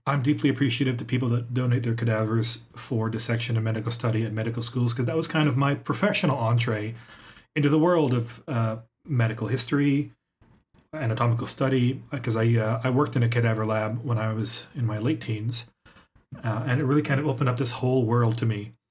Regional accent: Arizona, United States; You know, I grew up in Arizona, and the cadaver lab has always kept a very cool temperature.

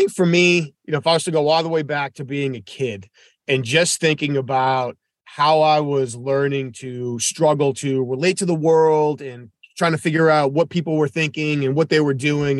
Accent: New Hampshire, United States; Where I grew up in New Hampshire.

